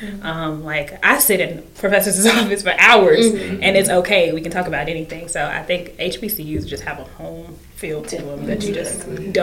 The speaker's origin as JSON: {"language": "English", "town": "Fort Smith", "region": "Arkansas", "country": "United States", "tie": "born or raised there", "said": "I grew up in Fort Smith, Arkansas. Okay. So I was surrounded by people who don't look like us."}